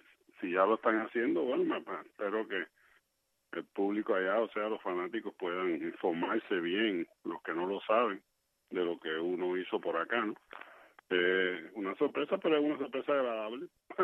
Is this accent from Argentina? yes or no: no; Cuba; aunque estamos acá, somos cubanos